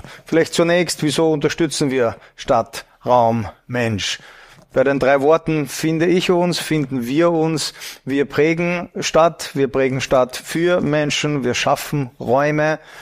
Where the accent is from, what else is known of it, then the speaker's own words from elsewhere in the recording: Austria; Wie Sie an meiner Sprache vielleicht erkannt haben, bin ich Österreicher, lebe unter anderem in Wien.